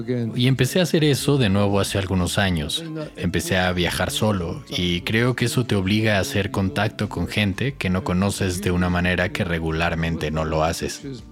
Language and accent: Spanish; Edinburgh, Scotland, United Kingdom; now in London, United Kingdom; como de donde vengo. En Edimburgo es un poco así, el barrio del que soy. Pero es un fenómeno mundial y se ve en Barcelona y en Nápoles y donde vivo, en Londres